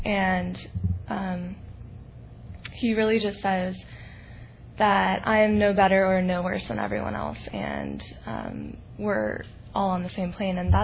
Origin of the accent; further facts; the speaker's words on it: Santa Barbara, California, United States; and I'm from Santa Barbara.